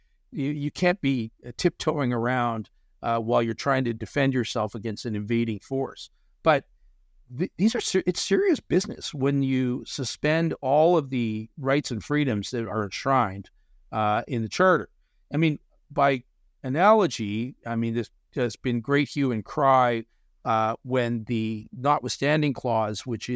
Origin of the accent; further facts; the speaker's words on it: Canada; on hearing that I was from Canada